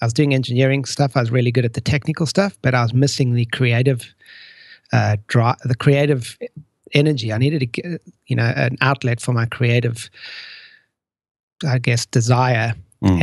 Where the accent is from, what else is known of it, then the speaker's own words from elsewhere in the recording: South Africa; moved away as an adult; also born or lived in United States; So I grew up in South Africa, and in my 20s, I left and traveled a little bit and ended up back there.